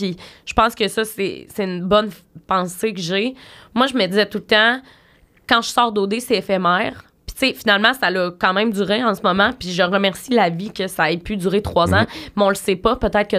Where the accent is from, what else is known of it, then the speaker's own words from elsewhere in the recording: Quebec, Canada; je viens de la Beauce. Je suis une personne complètement normale